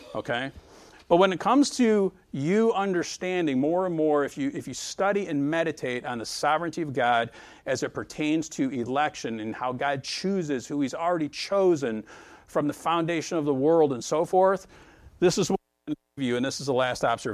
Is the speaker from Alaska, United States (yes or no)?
no; Michigan, United States; And these guys are all from Boston. Most of them are from Boston. And I'm from Michigan.